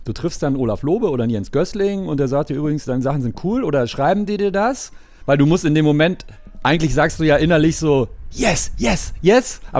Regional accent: Gelsenkirchen, North Rhine-Westphalia, Germany; ich komme aus Gelsenkirchen.

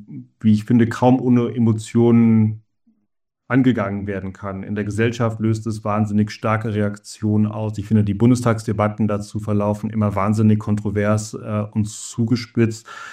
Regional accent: Germany; in Brüssel können wir als Deutsche, die lange verschont waren von extremistischen Parteien

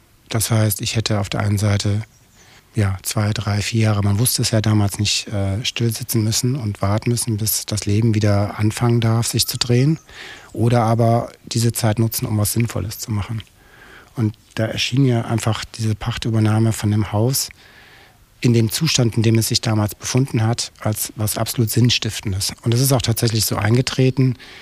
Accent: Munich, Bavaria, Germany; Obwohl ich immer meine Heimat in München gesehen habe und die auch heute noch sehe

